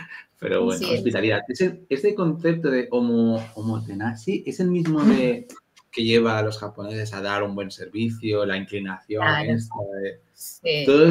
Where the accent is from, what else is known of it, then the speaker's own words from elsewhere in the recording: Spain; Yo voy a ser un poco racista con los españoles porque soy español.